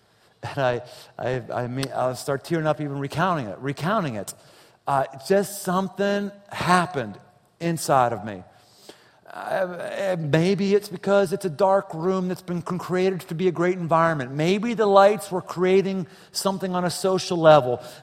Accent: Pittsburgh, Pennsylvania, United States; I had a Pennsylvania driver's license for 30 years. I was born and bred in Pittsburgh, so that's probably, you know, why it is.

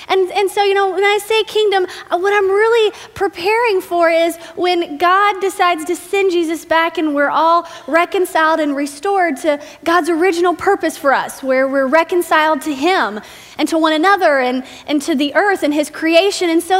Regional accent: Texas, United States; I grew up in Texas, and Texas Christmases are just a little bit different than maybe some of the Christmases that you have experienced up here.

